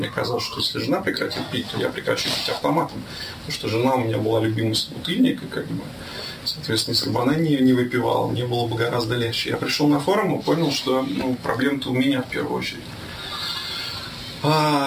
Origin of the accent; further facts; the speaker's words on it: Zelenograd, Moscow, Russia; я из Зеленограда.